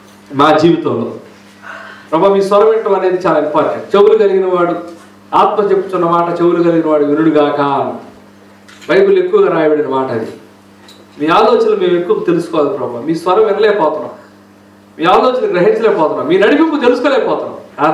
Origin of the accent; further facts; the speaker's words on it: Andhra Pradesh, India; గుంటూరు జిల్లా మా ఊరు.